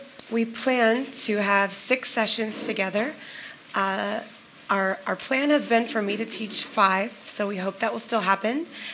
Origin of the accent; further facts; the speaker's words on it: United States; Of course, I'm from the United States, and I live in California now with my husband